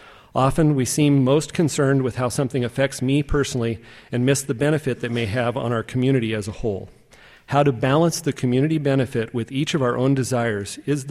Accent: Eugene, Oregon, United States; I grew up in Eugene, as John mentioned. I moved here when I was 7 years old.

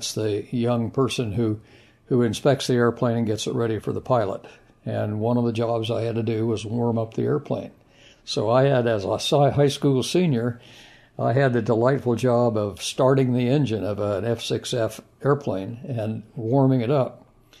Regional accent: Santa Ana, California, United States; Well, I grew up in Santa Ana, California, and had an abiding interest in airplanes and Boy Scouting.

